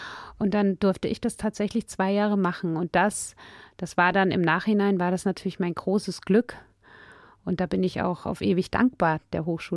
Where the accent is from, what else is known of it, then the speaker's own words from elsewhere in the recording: Erlangen, Bavaria, Germany; also born or lived in Munich; so wie ich in München geboren bin und in Erlangen aufgewachsen bin.